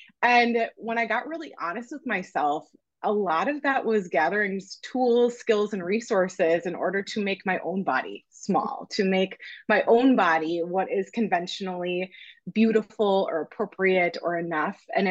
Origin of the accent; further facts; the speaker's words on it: Green Bay, Wisconsin, United States; I'm a, you know, child of the 90s growing up in the Midwest. I was born in Green Bay, Wisconsin.